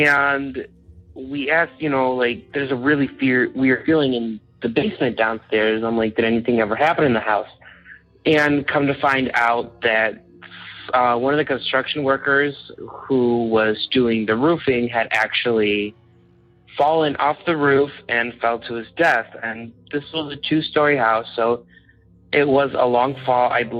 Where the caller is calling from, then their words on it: Illinois, United States; I'm calling from Illinois.